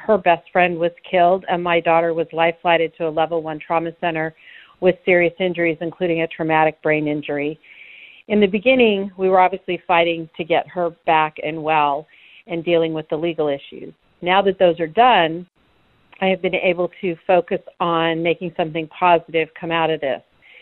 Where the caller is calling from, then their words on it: Virginia, United States; I'm calling from Virginia.